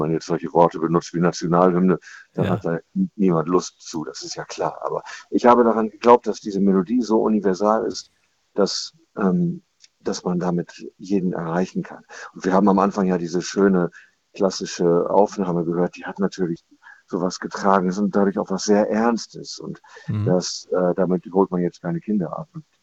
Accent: Bremen, Germany; meiner Arbeit mit Jugendlichen in Brennpunktschulen in meiner Heimatstadt Bremen

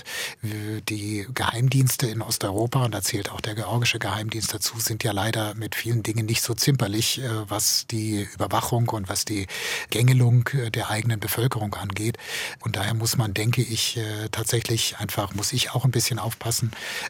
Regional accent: Germany; Und ich denke, wir als Deutsche, jetzt wird man gerade eigentlich tatsächlich gefordert, für die Werte, die wir leben durften, jetzt auch mal einzustehen.

